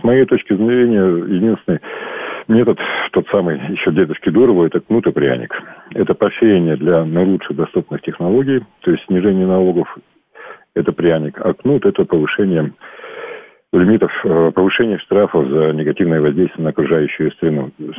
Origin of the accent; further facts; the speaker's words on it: Moscow, Russia; Я коренной москвич в 15-м поколении.